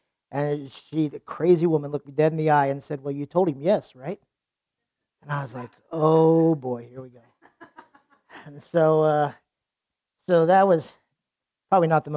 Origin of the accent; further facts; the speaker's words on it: Wichita, Kansas, United States; also born or lived in Texas; I grew up in Wichita, left three times, moved away three times. God moved me back three times.